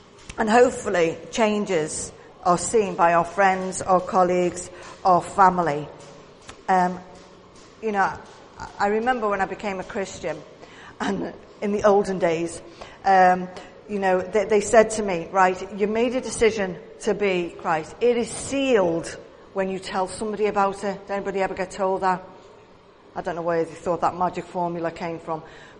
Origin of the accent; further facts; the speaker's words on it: Liverpool, North West England, United Kingdom; accent: Scouse; very different from people who've been adopted Scousers. And you know, not only can people tell by my accent